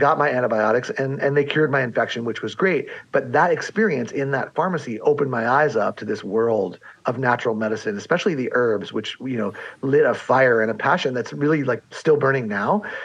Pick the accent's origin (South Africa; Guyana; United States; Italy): United States; San Diego, California; born or raised there